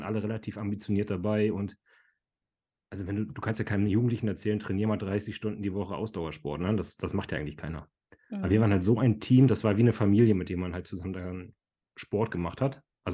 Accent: Kiel, Schleswig-Holstein, Germany; now in Hamburg, Germany; mir wurde vor 32 Jahren der Name … gegeben. Ich bin gerade Hamburger, würde aber ganz gern wieder in Kiel leben wollen, was meine Heimat ist.

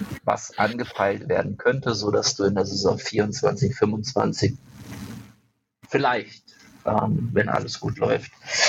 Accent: Darmstadt, Hesse, Germany; Ich erzähle mal gerne die Geschichte vom Fußballverein meiner Heimatstadt Darmstadt

